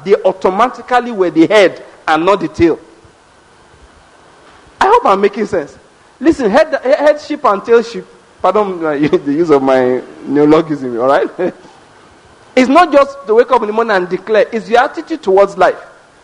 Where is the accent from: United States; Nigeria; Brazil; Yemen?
Nigeria; Ondo; You know, in my hometown, well, not really my hometown, but that's where we live. That's where I grew up, okay? There is a school there where people send their children from Lagos. This is Ondo State.